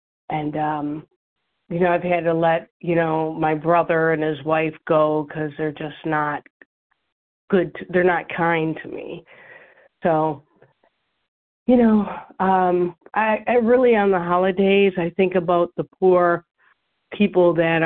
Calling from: Michigan, United States; from Michigan.

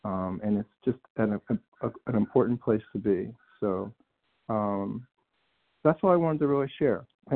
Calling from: Tennessee, United States; Hello, everybody. … from Tennessee.

